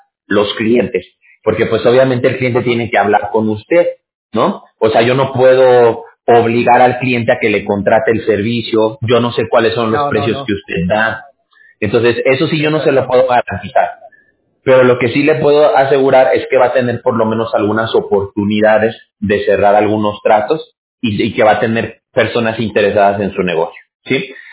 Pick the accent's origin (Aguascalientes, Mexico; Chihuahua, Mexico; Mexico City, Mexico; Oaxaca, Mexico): Aguascalientes, Mexico; Yo vivía en la capital, en Aguascalientes. No sé qué tanto ubique usted la ciudad de Aguascalientes y las colonias, pero yo me crié en Las Huertas.